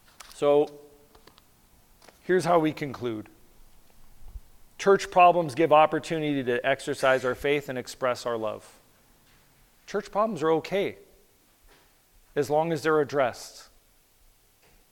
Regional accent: Salinas, California, United States; I remember I grew up in Salinas, California, and I went to swim lessons.

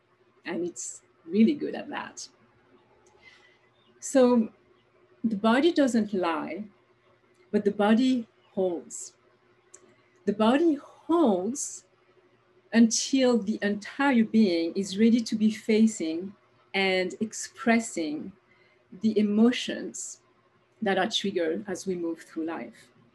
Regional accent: France; born there; accent: French; English is a second language; moved away; also born or lived in California / New Zealand / Hawaii / British Columbia; you must have recognized a French accent. Yes, I was born in France and I lived in California, in New Zealand, in Hawaii, in British Columbia, in Indonesia

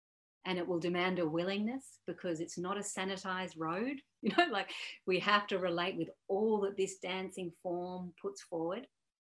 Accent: Melbourne, Victoria, Australia; I'm from Melbourne. I'm a woman.

